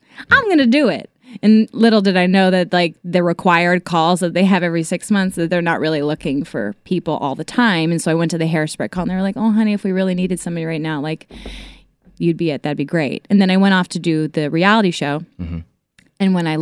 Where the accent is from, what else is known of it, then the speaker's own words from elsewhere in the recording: Canton, Ohio, United States; I'm from Ohio.